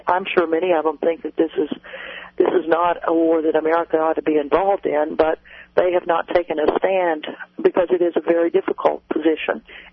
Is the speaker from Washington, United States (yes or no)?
no; Honolulu, Hawaii, United States; Well, we're all from Honolulu